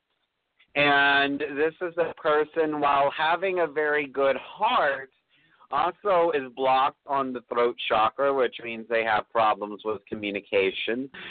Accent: Florida, United States; You know, Florida is my home state, too

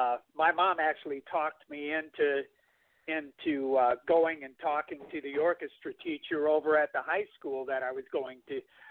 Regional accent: South Bend, Indiana, United States; I'm originally out of South Bend, Indiana area.

